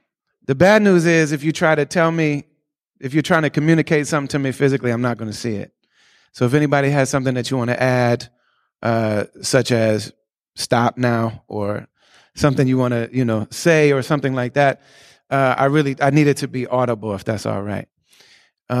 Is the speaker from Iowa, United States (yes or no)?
no; Michigan, United States; When I was a little kid, I grew up in the Midwest in the 80s. In little cities, we moved almost every year to different little cities throughout Michigan.